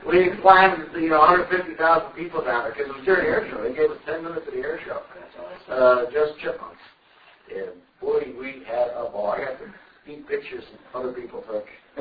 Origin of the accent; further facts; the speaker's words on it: California, United States; And I'm from California, been here 4 years.